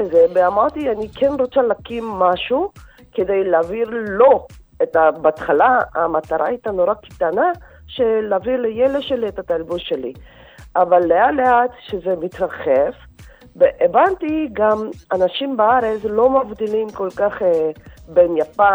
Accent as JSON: {"language": "Hebrew", "country": "South Korea", "moved": "yes", "lives_now": "Ramat Gan, Israel", "said": "אני גרה ברמת גן, אני באתי מקוריאה בשנת 98."}